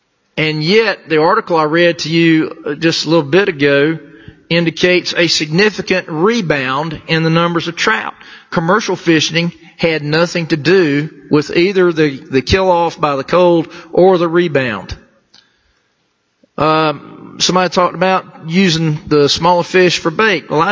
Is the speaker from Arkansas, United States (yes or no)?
no; New Bern, North Carolina, United States; now in Concord, United States; I may live in Concord, but I'm from New Bern. I'm a coastal guy myself. And I grew up fishing the Neuse River, the Trent River, the creeks around there, and Atlantic Beach mostly.